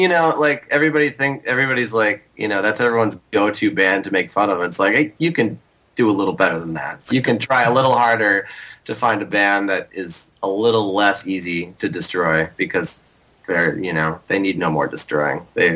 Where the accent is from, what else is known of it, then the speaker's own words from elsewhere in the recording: Wisconsin, United States; And I'm from Wisconsin, and a lot of people are like, you should be proud of that guy.